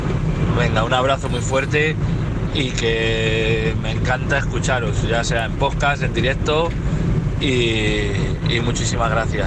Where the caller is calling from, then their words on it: Valladolid, Castile and León, Spain; de Valladolid.